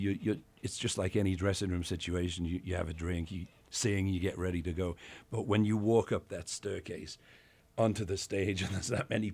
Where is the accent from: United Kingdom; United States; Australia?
United Kingdom; Liverpool, North West England; I'm from Liverpool. I was born in Liverpool, raised in Liverpool